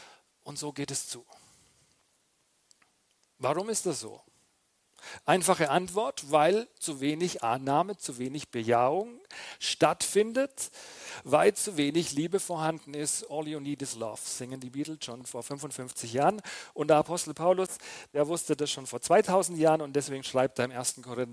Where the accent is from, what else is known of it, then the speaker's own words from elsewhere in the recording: Bavaria, Germany; born there; now in Kaufbeuren, Germany; 49 Jahre alt, seit 22 Jahren verheiratet. Wir haben 3 Kinder, gebürtiger Franke